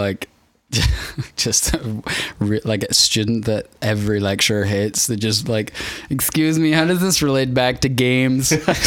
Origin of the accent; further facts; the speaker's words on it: Northern Ireland, United Kingdom; growing up in the North Coast, you know, having to straddle, I mean, every day you were traveling between County Antrim and Derry